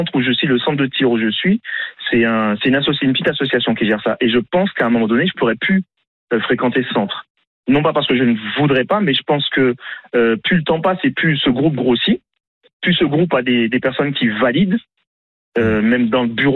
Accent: Martinique; Oui, je suis martiniquais, donc noir de peau.

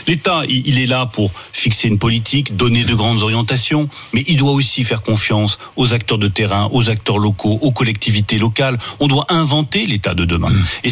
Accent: France; Je suis fier de la France, je suis fier de mon pays

